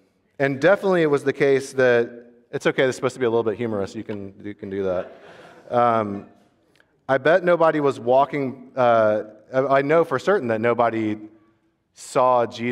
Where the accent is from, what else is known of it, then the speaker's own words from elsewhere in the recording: Florida, United States; I'm about to go on a pilgrimage back to where I grew up in South Florida, and I'm having a lot of memories.